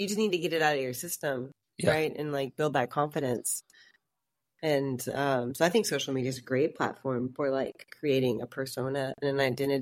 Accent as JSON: {"language": "English", "region": "Oklahoma", "country": "United States", "tie": "born or raised there", "also_born_or_lived": "Colorado / San Francisco", "lives_now": "London, United Kingdom", "said": "Like, because I grew up in Oklahoma. This definitely was a thing in Oklahoma. And I lived in Colorado, not a thing in Colorado. And then I lived in San Francisco."}